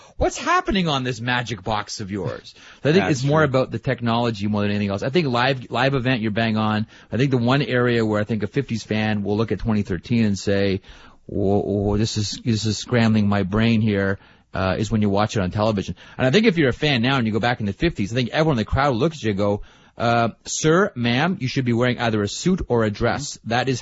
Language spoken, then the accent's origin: English; Toronto, Ontario, Canada; Because I grew up in Toronto watching a couple of Swedish hockey players